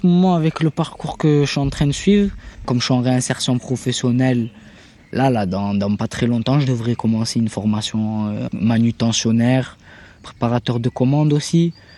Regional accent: Marseille, Provence-Alpes-Côte d'Azur, France; Et je suis né à Marseille et j'ai grandi la plupart de mon enfance dans les quartiers nord de Marseille.

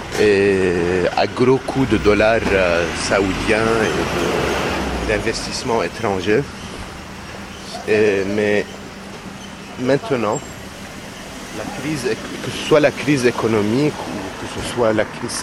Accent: Beirut, Beirut Governorate, Lebanon; C'est là où j'ai grandi.

